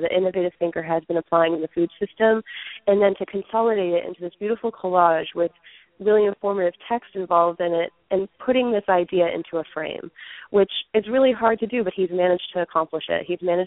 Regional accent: Belfast, Maine, United States; I'm from Belfast, Maine, and our co-op in Belfast

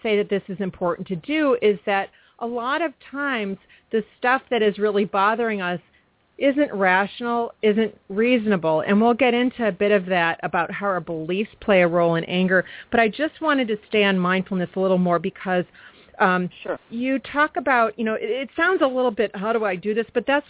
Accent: United States; Because we're American, we want it instantly.

